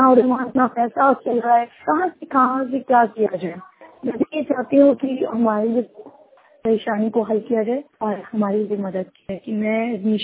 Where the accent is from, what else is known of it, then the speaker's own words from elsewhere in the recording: Lucknow, Uttar Pradesh, India; لکھنؤ سے ہوں۔